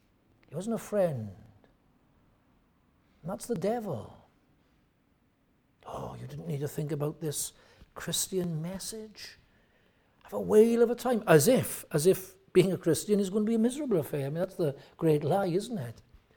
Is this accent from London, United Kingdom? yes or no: no; Pontypool, Wales, United Kingdom; But when I grew up near Pontypool, and whenever Pontypool played Newport, it was a real local derby in rugby.